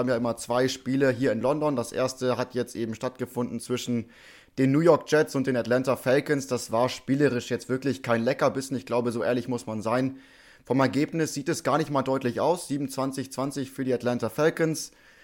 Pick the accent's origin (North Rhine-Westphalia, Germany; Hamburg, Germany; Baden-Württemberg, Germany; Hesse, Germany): Hamburg, Germany; Ich persönlich finde es schade als Hamburger Jung natürlich, dass Hamburg als Weltstadt im Norden das nicht geschafft hat